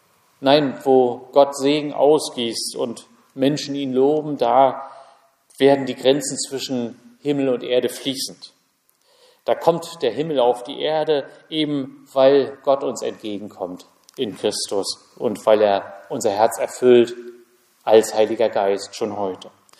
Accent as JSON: {"language": "German", "region": "Mecklenburg-Vorpommern", "country": "Germany", "tie": "born or raised there", "said": "Wir sind ja nicht dafür bekannt, mit Lob um uns zu werfen. Ich bin ja in Pommern groß geworden."}